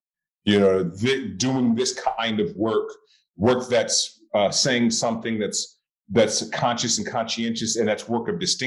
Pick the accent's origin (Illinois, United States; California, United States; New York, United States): California, United States; Oakland; I went to an all-boys Catholic high school in Berkeley, California. I'm born and raised in Oakland.